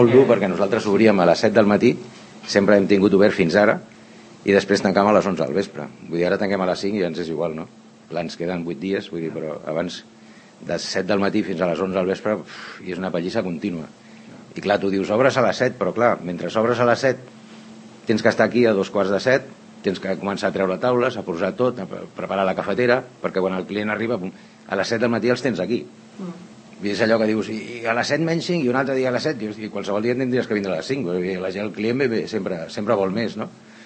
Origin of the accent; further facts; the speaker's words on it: Sant Cugat del Vallès, Catalonia, Spain; Jo vaig néixer a Sant Cugat. Jo vaig néixer al carrer Sant Jordi número 11. No vam anar a néixer a Terrassa, jo vaig néixer a casa.